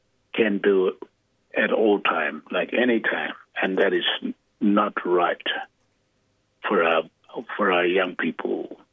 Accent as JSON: {"language": "English", "region": "Northern Territory", "country": "Australia", "first_language": "Warlpiri", "second_language": "English", "said": "I'm a Warlpiri man. My language is Warlpiri, and I'm from Yindamal."}